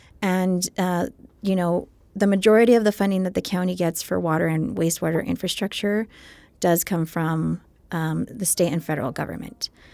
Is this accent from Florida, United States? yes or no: no; Montana Vista, Texas, United States; So I'm born and raised in Montana Vista and still live there now.